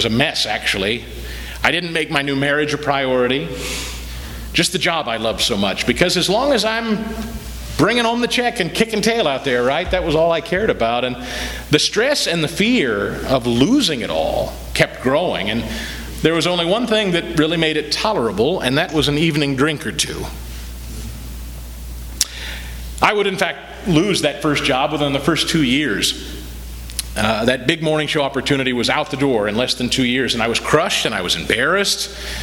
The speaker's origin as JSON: {"language": "English", "town": "Kansas City", "region": "Missouri", "country": "United States", "tie": "born or raised there", "said": "I was hosting an overnight radio show in my hometown then of Kansas City."}